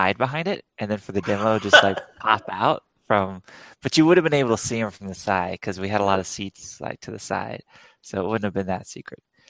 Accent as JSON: {"language": "English", "region": "the South", "country": "United States", "tie": "born or raised there", "said": "You know, I'm born and raised in the South"}